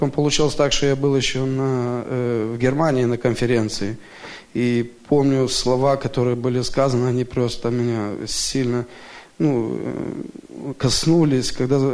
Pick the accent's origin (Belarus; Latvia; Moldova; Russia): Moldova; из Молдовы.